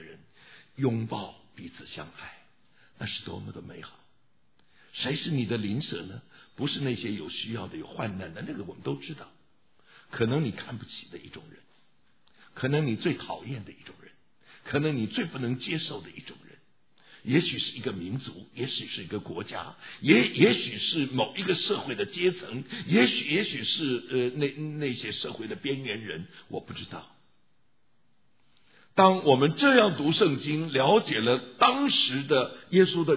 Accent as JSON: {"language": "Chinese", "country": "China", "said": "他是台湾的，我是大陆的"}